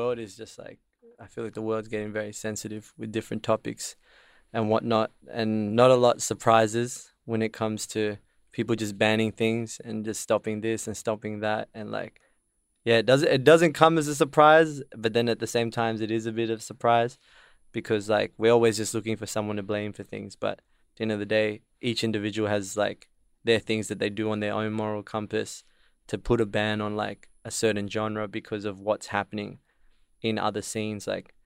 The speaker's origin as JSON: {"language": "English", "town": "Dandenong", "region": "Victoria", "country": "Australia", "said": "I guess it all depends where you grow up and like where you live and whatnot. Like, I'm like from Dandenong"}